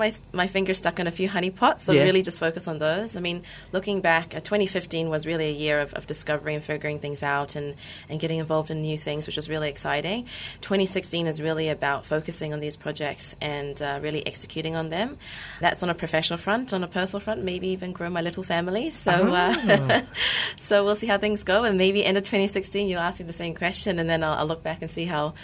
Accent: New Zealand; now in Malaysia; being a Malaysian, I'm born here, but I was privileged enough to grow up in public school in New Zealand, where I got really good education in the 90s.

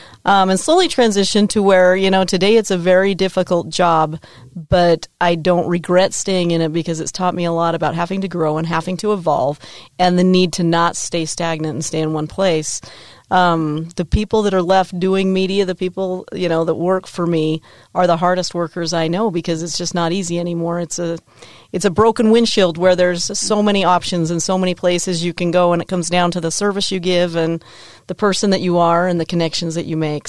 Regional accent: Layton, Utah, United States; So Layton, Utah. I grew up in Layton, Utah. I've lived in Utah my entire life. Went to school at Layton High, went to school at Weber State back when it was a college.

